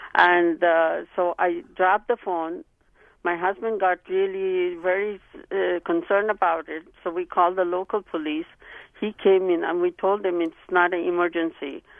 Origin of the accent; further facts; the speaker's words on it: India; now in United States; We are from India originally, but we are naturalized here.